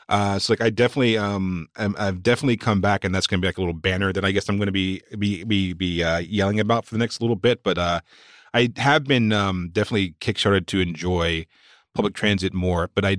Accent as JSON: {"language": "English", "town": "Walnut Cove", "region": "North Carolina", "country": "United States", "tie": "born or raised there", "said": "So from my hometown is a place called Walnut Cove, North Carolina, and there was a bunch of strodes, very, very rural place"}